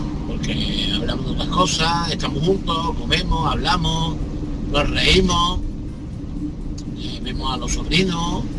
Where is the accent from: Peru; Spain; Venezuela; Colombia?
Spain; Seville, Andalusia; de Sevilla.